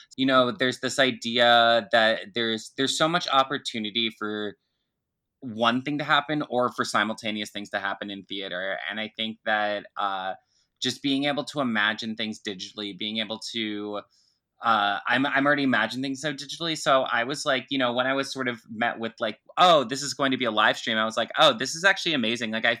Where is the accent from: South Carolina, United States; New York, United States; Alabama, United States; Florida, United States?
Florida, United States; that was something that was so ingrained culturally in me growing up outside of Jacksonville.